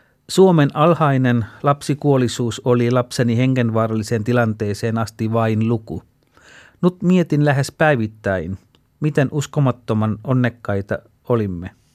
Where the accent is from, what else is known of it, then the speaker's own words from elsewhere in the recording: Sri Lanka; Kotimaassani Sri Lankassakin tilanne on kohentunut paljon